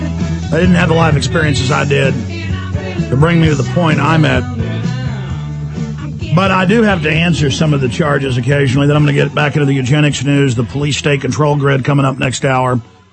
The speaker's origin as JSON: {"language": "English", "town": "Dallas", "region": "Texas", "country": "United States", "tie": "born there", "said": "I'm 35 years old and I was born in Parkland Hospital in Dallas, Texas"}